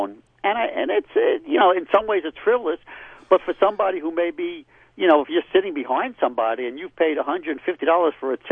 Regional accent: Brooklyn, New York, United States; when I was in school and growing up in Brooklyn, you know, at that time it was only a dime and then eventually a quarter.

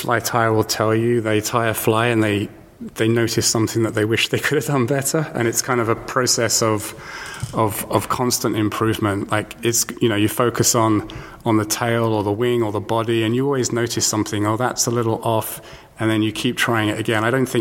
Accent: South West England, United Kingdom; Well, you can probably tell my accent. I'm not from New York, but I learned fly fishing from my grandfather, which is probably what a lot of people will tell you. And that was obviously back in England, in the Southwest.

